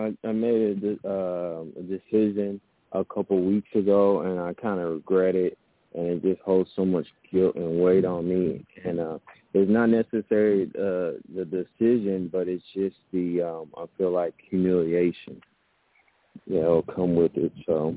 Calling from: Arlington, Texas, United States; Yeah, I'm calling from Arlington, Texas. … I was invited to the call by Rhonda

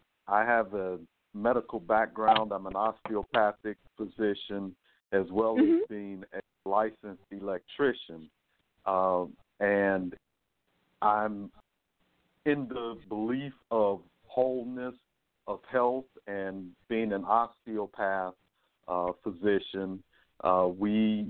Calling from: Albany, Georgia, United States; out of Albany, Georgia.

